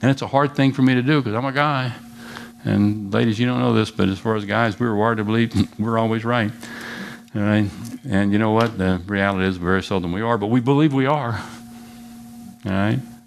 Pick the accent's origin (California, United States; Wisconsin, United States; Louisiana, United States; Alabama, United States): Louisiana, United States; I'm from Louisiana and got a third grade education. Not really. I am from Louisiana, but what does this mean?